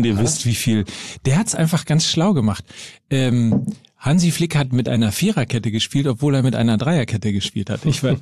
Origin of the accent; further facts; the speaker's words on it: Germany; Man muss aber auch immer, wir sind ja Deutsche, ne?